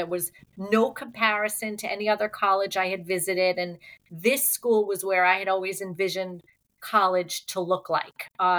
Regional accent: Hauppauge, New York, United States; Well, I grew up on Eastern Long Island, Hopog, which is out east on the way to the Hamptons. It was more of a blue-collar type of community.

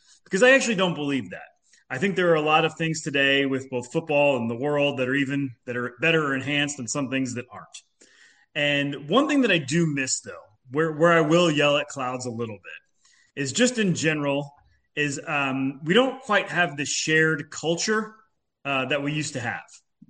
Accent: Oklahoma, United States; And I grew up in Oklahoma, and all of their my parents' family were both all on the East Coast.

